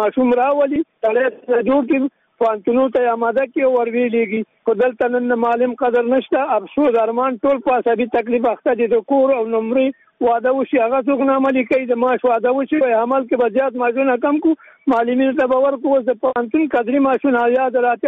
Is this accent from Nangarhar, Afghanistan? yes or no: yes; Nangarhar, Afghanistan; زه د ننګرهار ولایت د یو قومي مشر په صفت